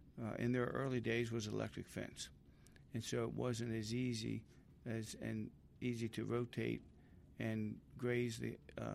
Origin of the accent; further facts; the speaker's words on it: Forest Hill, Maryland, United States; also born or lived in Havre de Grace; Well, so I was born in Havre Grace, Maryland, lived in Forest Hill. All my childhood life through college with my parents.